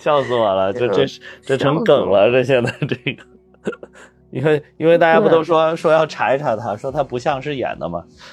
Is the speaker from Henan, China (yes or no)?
yes; Zhengzhou, Henan, China; 然后当时那个在我们郑州那边